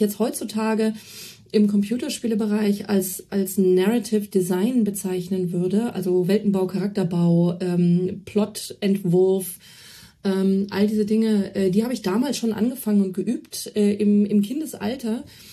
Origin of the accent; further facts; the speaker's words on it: Celle, Lower Saxony, Germany; der Bibliothek in Celle, wo ich herstamme